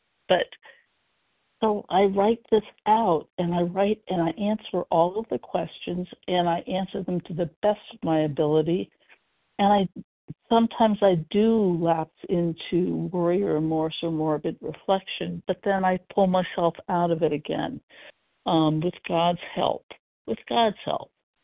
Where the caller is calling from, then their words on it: Portland, Oregon, United States; I'm calling from Portland, Oregon.